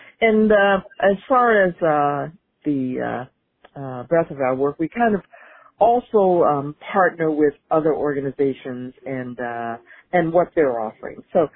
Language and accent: English; Baltimore, Maryland, United States; Yes, I'm from Baltimore as well.